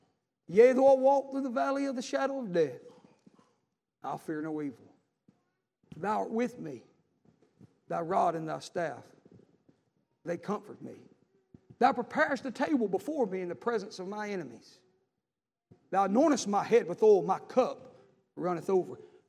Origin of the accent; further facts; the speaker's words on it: Detroit, Michigan, United States; You can tell I'm from Detroit.